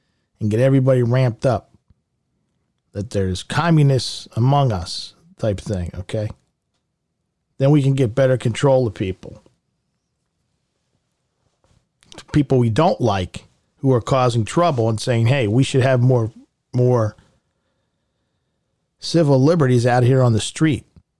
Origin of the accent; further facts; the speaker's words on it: United States; I'm also an American and a news consumer.